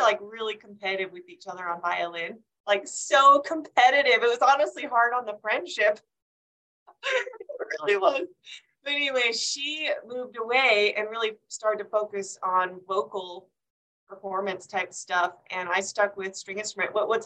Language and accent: English; Midland, Michigan, United States; I grew up mostly in Midland, Michigan, and I joined orchestra after I saw a recruiting show when I was in fourth grade.